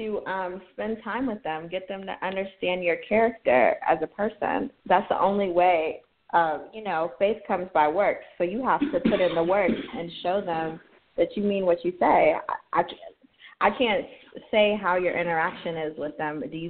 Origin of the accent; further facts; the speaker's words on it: United States; Me, I'm from America too, so I'm not really aware or privy to things that are going on in different cultures